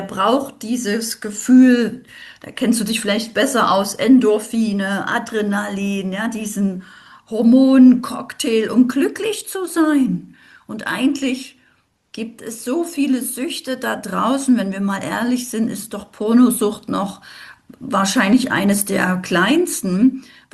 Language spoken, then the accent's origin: German; East Germany, Germany; ich komme ja ursprünglich aus der DDR. Also ich komme so ein bisschen aus dem Mangel